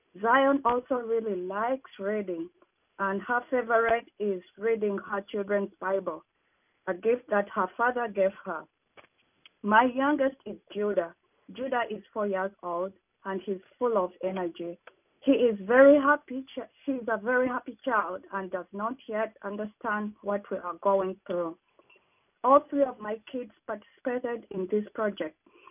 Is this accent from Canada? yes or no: no; Uganda; moved away as an adult; also born or lived in Boston, United States; now in United States; 11 years ago, I came to America from Uganda. I met my husband here, and we now live with our family right outside of Boston.